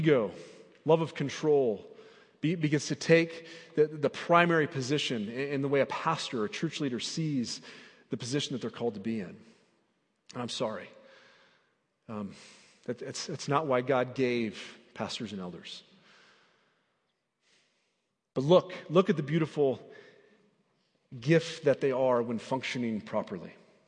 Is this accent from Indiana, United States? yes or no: yes; Indiana, United States; And growing up in Indiana, the Hoosier State, you know, lots of basketball going on.